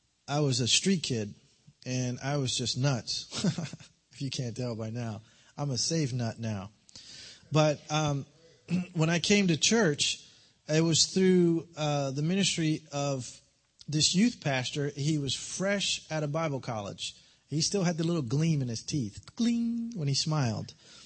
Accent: Newark, New Jersey, United States; I grew up in New Jersey, in the projects of Newark, New Jersey.

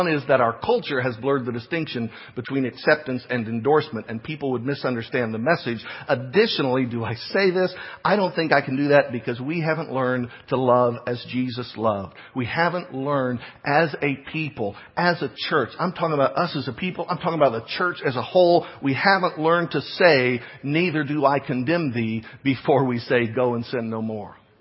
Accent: United States; I'm an American.

